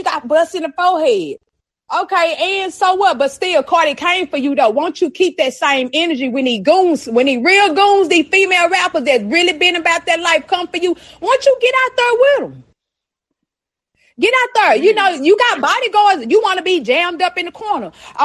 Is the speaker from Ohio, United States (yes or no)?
no; Dallas, Texas, United States; Hey, I'm from Dallas, Texas. Dallas, Texas. Yes, ma'am.